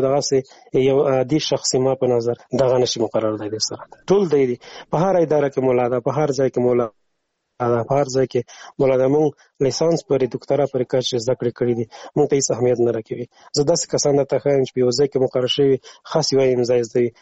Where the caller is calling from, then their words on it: Afghanistan; مالی افغانستان نه تماس نیولې ده،